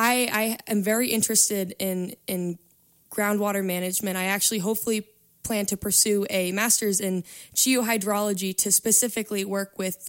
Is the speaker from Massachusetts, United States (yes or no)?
yes; Walpole, Massachusetts, United States; So I am actually from Walpole, Massachusetts, which is a little town kind of south of Boston.